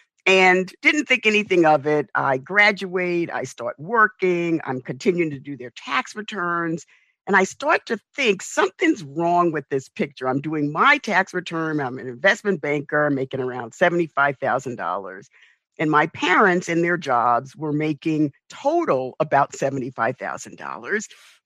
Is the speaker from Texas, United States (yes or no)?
no; New York City, New York, United States; I grew up in the South Bronx.